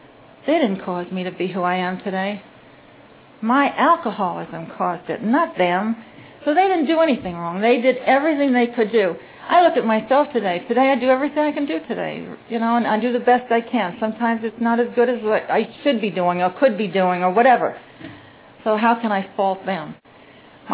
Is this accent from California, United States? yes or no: no; Manhattan, New York, United States; born there; I'm Irish, Italian, Greek, Roman Catholic. I'm the middle of three daughters. I was born in the middle of Manhattan, and none of that caused my alcoholism.